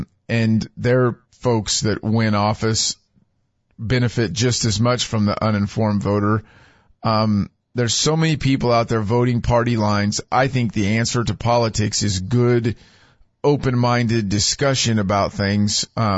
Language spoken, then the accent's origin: English; Hutchinson, Kansas, United States; station owners here in my hometown of Hutchinson, Kansas.